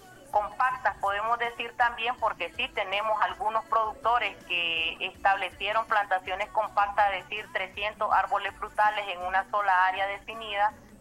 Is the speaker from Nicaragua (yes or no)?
yes; Nicaragua; como buenos nicaragüenses.